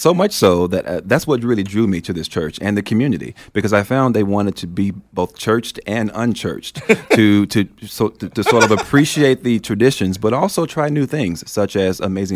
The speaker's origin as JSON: {"language": "English", "town": "Memphis", "region": "Tennessee", "country": "United States", "tie": "born or raised there", "said": "Well, for me, I grew up in the South, in the deep South, Memphis, Tennessee"}